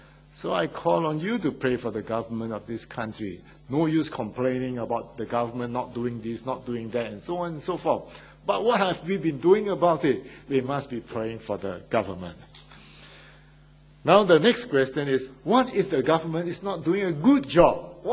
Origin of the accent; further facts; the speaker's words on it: Singapore; I came from Singapore, so I know Singapore.